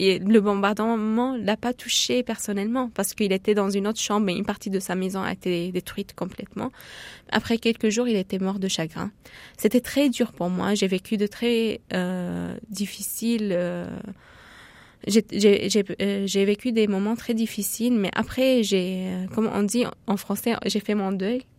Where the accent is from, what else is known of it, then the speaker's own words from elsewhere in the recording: Aleppo, Aleppo Governorate, Syria; moved away as an adult; now in France; je suis née à Alep et j'ai vécu toute ma vie à Alep à peu près, à part le petit bout de l'université que j'ai fait à côté de Damas.